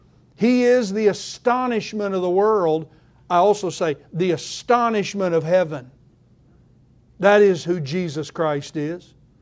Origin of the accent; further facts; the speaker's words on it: Oklahoma, United States; See, I'm from Oklahoma.